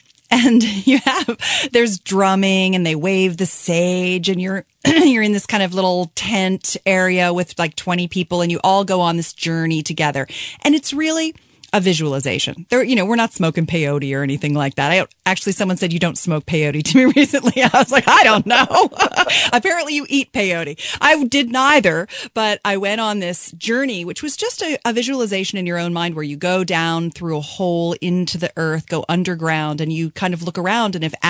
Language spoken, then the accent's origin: English; California, United States; You know, I'm a Californian, Sean, so you know that I do kooky stuff.